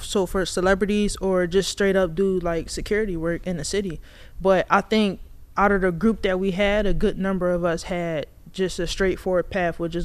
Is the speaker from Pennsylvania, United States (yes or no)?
yes; Philadelphia, Pennsylvania, United States; moved away; Yeah, I was born in Philadelphia. My neighborhood was fairly good.